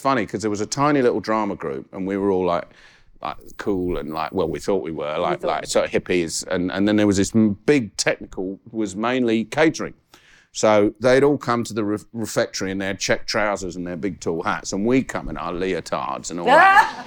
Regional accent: Catford, London, United Kingdom; born there; also born or lived in Guildford; We moved to Guildford in 1968. I was born in Catford, but my father, who is a refugee

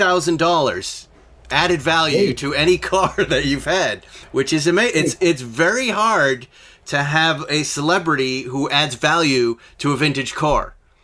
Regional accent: Massachusetts, United States; I know I grew up in Massachusetts and there's a real muscle car scene there.

